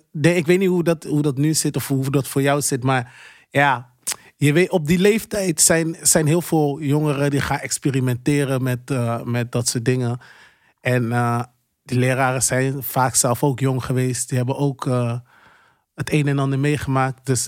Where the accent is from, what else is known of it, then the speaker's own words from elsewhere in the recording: Rotterdam, South Holland, Netherlands; also born or lived in Breda; Want ik ben opgegroeid in Rotterdam.